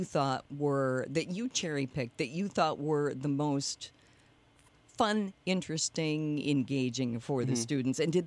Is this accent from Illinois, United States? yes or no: no; Rochester, Minnesota, United States; I guess I always laugh. I grew up in Rochester